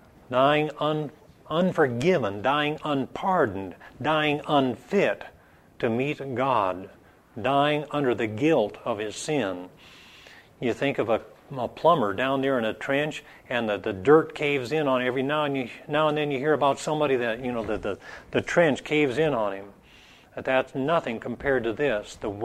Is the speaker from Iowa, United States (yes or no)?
yes; Iowa, United States; When I was growing up in Iowa, I remember a fraternity brother, so-called.